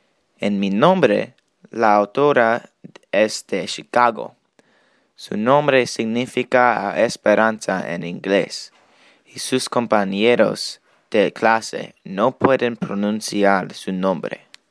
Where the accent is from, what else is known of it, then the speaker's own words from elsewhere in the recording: Egypt; Spanish is a second language; now in United States; Soy de Egipto.